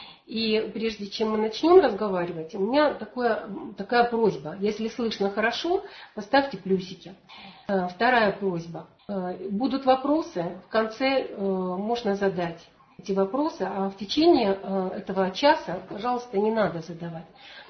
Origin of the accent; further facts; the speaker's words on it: Rostov-on-Don, Rostov Oblast, Russia; Я из Ростова-на-Дону.